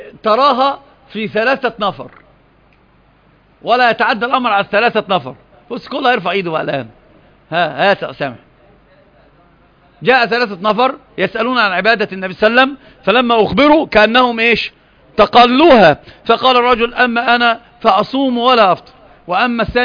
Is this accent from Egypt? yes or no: yes; Egypt; عندنا في مصر بيقولوا زيادة الخير إيه؟ خير.